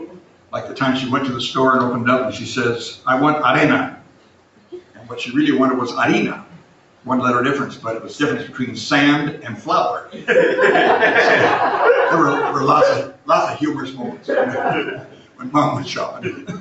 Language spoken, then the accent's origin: English; Cuba; I had the privilege of growing up in Cuba. My parents, when I was 7 years old, were assigned to Cuba as missionaries to open the work in Cuba.